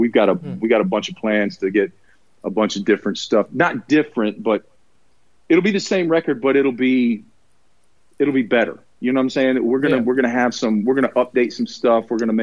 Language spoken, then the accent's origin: English; the South, United States; we were raised in the South with some institutional racism